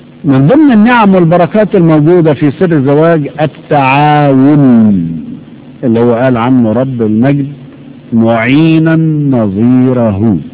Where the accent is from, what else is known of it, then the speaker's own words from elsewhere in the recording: Cairo, Cairo Governorate, Egypt; وعشان كده عندنا في القاهرة مصر بيعملوا دلوقتي كشف طبي على الزوجين قبل الإكليل